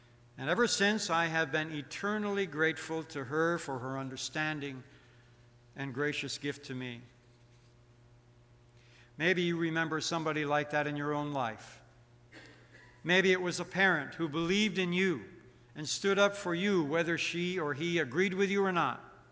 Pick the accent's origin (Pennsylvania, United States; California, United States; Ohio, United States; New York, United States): New York, United States; 2 years before my home state of New York allowed teenagers to drive.